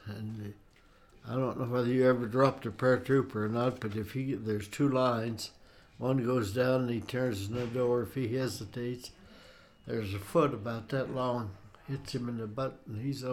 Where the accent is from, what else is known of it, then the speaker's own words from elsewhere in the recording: Missouri, United States; born there; I was born in Missouri, right across the river from Fort Leavenworth, Kansas.